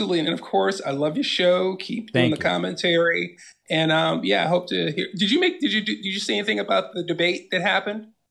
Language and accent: English; Washington, District of Columbia, United States; No, Washington, D.C., born and raised, born in Howard University Hospital, went to Howard University.